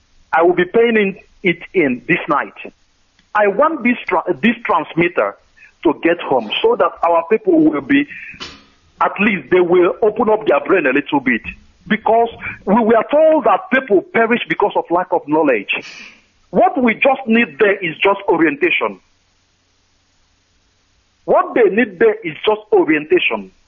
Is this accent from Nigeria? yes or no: yes; Onitsha, Anambra, Nigeria; I tell you, I come from Onitsha.